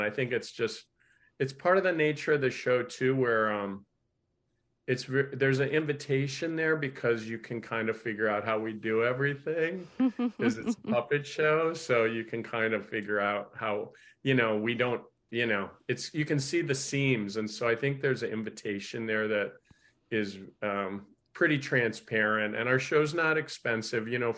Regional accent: Fort Atkinson, Wisconsin, United States; I'm from Wisconsin. I grew up in Fort Atkinson.

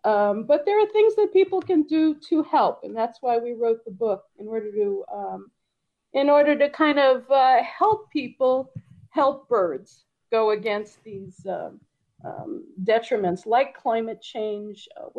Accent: New York, United States; I grew up in the Bronx in a very urban setting, in a high-rise housing development just off I-95 called Co-op City.

